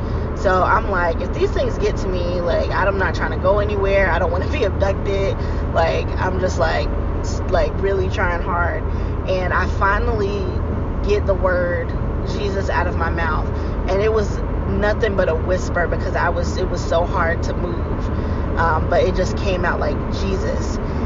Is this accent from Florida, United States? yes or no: no; North Carolina, United States; Hi, guys. … I'm from North Carolina.